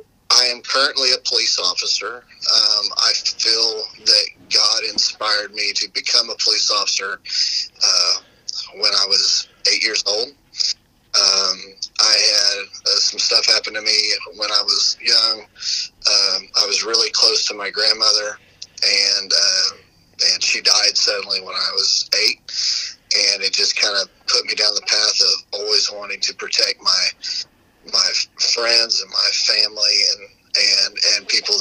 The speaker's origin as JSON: {"language": "English", "town": "Perry", "region": "Oklahoma", "country": "United States", "tie": "born there", "said": "I was born here in Oklahoma, in Perry, America."}